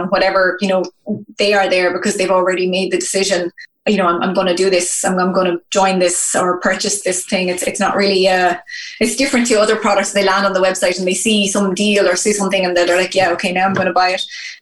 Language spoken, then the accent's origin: English; Wexford, Leinster, Ireland; now in Dublin, Ireland; Like when I was growing up, like I grew up out in Wexford.